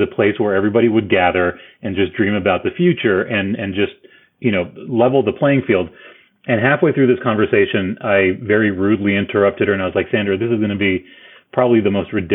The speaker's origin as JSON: {"language": "English", "country": "Argentina", "tie": "born or raised there", "said": "I grew up in Argentina in the 1980s"}